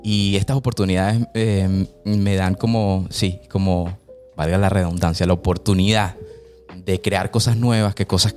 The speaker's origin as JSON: {"language": "Spanish", "town": "Caracas", "region": "Capital District", "country": "Venezuela", "tie": "born or raised there", "said": "yo me crié toda mi vida en el Valle. En San Andrés."}